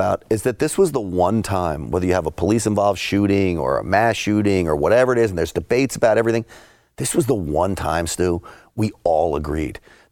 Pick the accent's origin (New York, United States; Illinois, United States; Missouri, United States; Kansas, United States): New York, United States; New York City; I grew up in and around New York City. And I remember when it was overrun with crime, and I was afraid to ride the subway.